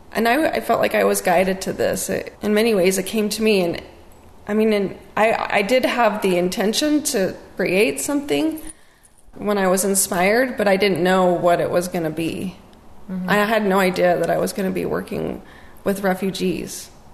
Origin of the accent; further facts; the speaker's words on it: Salt Lake City, Utah, United States; I'm white. I'm from Salt Lake City, and I'm Mormon.